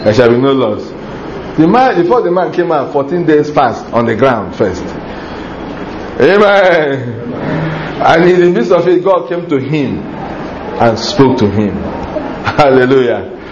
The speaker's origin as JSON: {"language": "English", "region": "Rivers", "country": "Nigeria", "said": "You know, we are from River State. Even that one you can't control. There is something falling from the sky. Soot. Anything in your house turns black."}